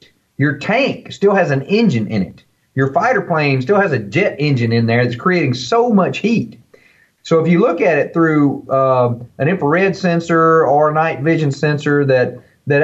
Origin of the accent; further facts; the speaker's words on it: the South, United States; Well, I grew up in the South, raccoon hunting at night, running through the woods when I was 11 year old with my older brother.